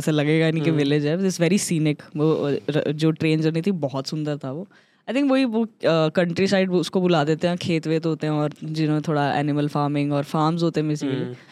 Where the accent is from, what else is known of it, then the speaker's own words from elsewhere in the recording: Punjab, India; तो मैंने और मैंने वैसे रिज्यूम कैसे करा कि मैं पंजाबी हूँ.